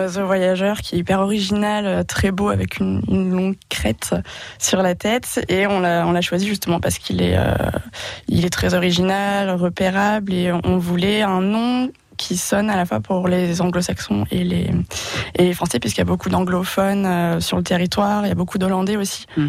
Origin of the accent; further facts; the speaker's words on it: Excideuil, Nouvelle-Aquitaine, France; étant donné que ça se passe dans ma commune, là où j'ai grandi, à Excideuil, en Périgord vert.